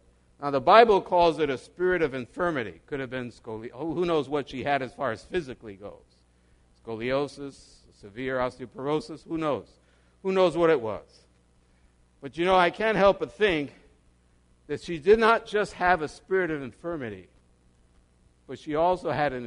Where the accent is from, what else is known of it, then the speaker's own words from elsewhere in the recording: New York City, New York, United States; I grew up in New York City where there are thousands of homeless people.